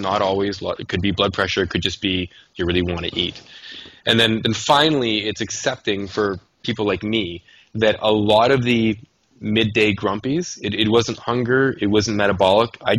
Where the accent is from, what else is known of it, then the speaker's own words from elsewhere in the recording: Canada; because I'm a Canadian